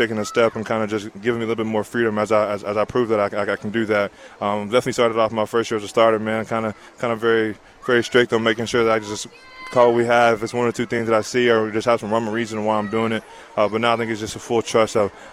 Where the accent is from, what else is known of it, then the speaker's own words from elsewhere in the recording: Edgewood, Texas, United States; Oh, absolutely. Born and raised in Edgewood, Texas. Country guy, so I love the outdoors.